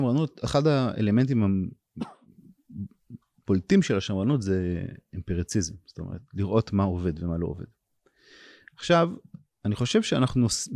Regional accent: Ramat HaSharon, Tel Aviv District, Israel; גם אלה שאני גדלתי ברמת השרון, בתוך המסגרת הזאת

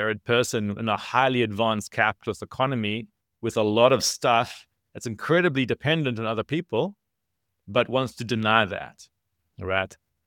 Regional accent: South Africa; I'm from South Africa

